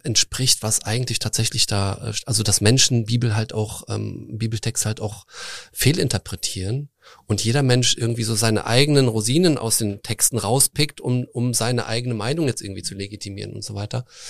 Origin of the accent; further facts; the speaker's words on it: Germany; born there; Meine Eltern kommen beide aus Russland, haben sich in Deutschland kennengelernt, ich bin in Deutschland geboren.